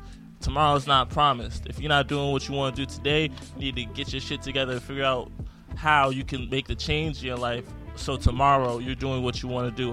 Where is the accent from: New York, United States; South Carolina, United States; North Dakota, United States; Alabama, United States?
New York, United States; Jamaica, Queens; So yeah, I'm born and raised in Jamaica, Queens, New York. Just turned 30 last week.